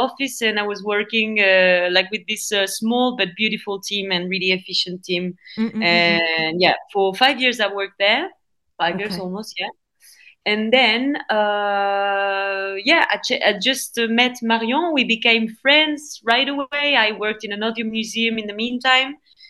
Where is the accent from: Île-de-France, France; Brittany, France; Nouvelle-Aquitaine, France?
Nouvelle-Aquitaine, France; Pau; English is a second language; also born or lived in Bordeaux / Brighton; I'm from the southwest of France, so she's from the north and I'm from the south. I'm from Pau, exactly. It's a little city nearby the Pyrenees, in mountains and also nearby the ocean. So I was born there.